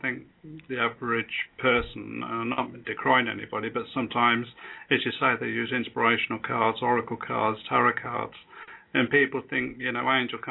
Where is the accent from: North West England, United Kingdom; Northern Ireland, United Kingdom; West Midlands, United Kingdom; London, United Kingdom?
West Midlands, United Kingdom; Stratford-upon-Avon; I was born in Stratford-on-Avon, where William Shakespeare was, and I lived in a small village just outside there